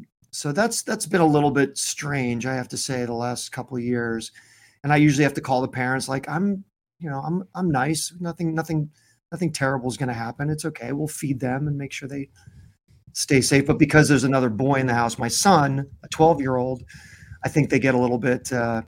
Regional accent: Chicago, Illinois, United States; now in Los Angeles, United States; I think I grew up in Chicago. They probably wouldn't have cared so much.

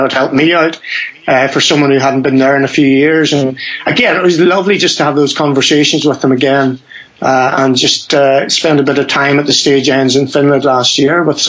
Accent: Ireland; So that was my memories of growing up in Ireland and seeing those guys.

